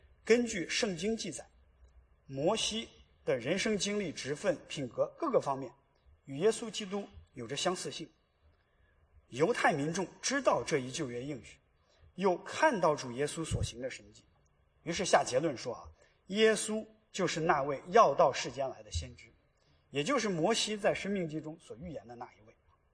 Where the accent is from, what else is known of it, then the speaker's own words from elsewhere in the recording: Henan, China; 现在的河南省新乡市，离我的家乡很近啊